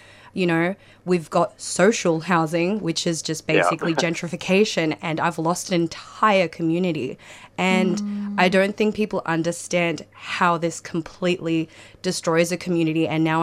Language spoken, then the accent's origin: English; Brunswick, Victoria, Australia; growing up in Brunswick, we had really big housing there at Grand Place